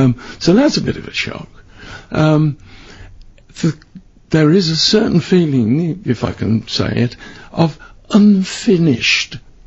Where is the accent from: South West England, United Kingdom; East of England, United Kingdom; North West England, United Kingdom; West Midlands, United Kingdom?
West Midlands, United Kingdom; Birmingham; And actually, I went to my hometown, which is Birmingham